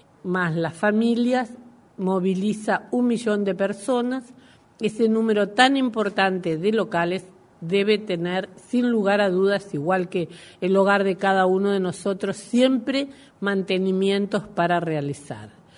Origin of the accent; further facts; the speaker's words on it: Uruguay; Lo que sí debemos, como uruguayos, trabajando por un solo Uruguay